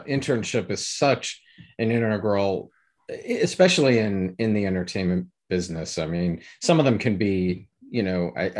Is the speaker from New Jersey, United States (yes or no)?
yes; Richfield, New Jersey, United States; I grew up in North Jersey in a town called Richfield.